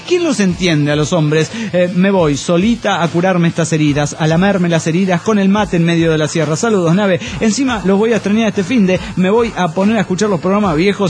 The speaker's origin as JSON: {"language": "Spanish", "town": "El Alto", "region": "La Paz", "country": "Bolivia", "said": "del Alto de La Paz, Bolivia."}